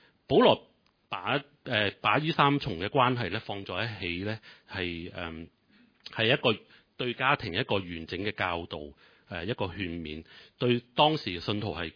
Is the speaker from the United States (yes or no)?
no; China; 因為我哋中國人有句話咧，就係即唔孝敬父母會俾雷劈噶嘛嚇。